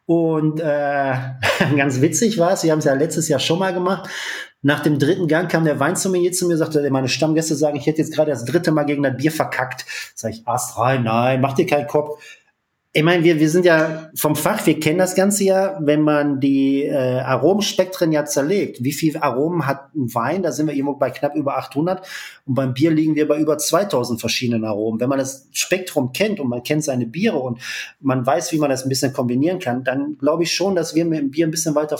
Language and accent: German; North Rhine-Westphalia, Germany; Bei uns im Ruhrpott